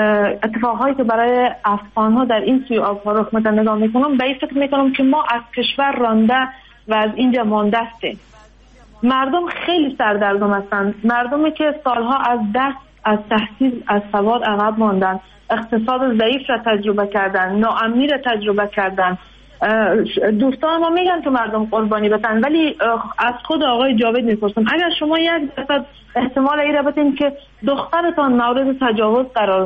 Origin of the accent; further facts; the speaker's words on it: Iran; born there; ما ای که نه در کشور خود هویت داشتیم، در ایران به دنیا آمدیم، اونجا هم به ما هویت داده نشد، اما اینجا هویت داریم.